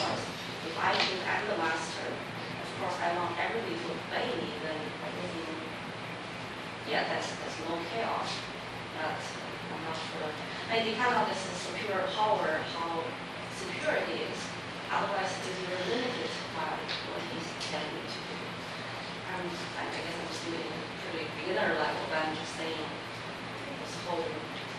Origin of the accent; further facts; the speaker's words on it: China; because I'm from China, so I just feel like